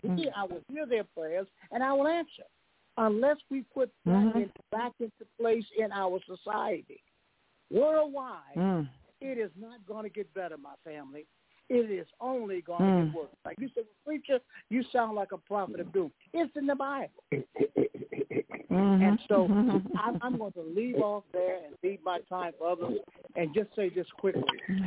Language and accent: English; Memphis, Tennessee, United States; I'm from Memphis, Tennessee, and I used to play right there in the Mallory Hotel parking lot where Dr. King was killed.